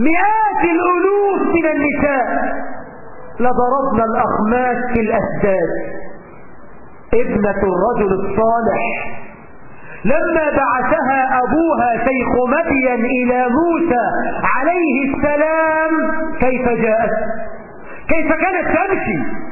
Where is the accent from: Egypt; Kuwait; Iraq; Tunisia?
Egypt